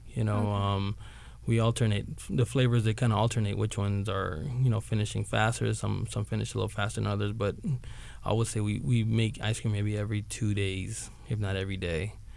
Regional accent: Belize; I grew up in Belize. We have the same similar fruits.

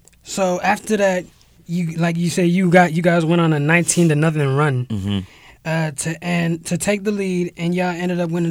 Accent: East Coast, United States; Yeah, I'm from the East Coast, so like that don't bother me.

